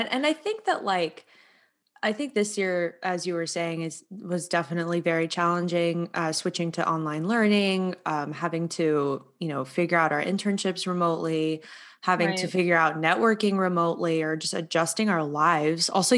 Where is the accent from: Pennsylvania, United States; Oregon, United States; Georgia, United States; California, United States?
California, United States; We're so Californian.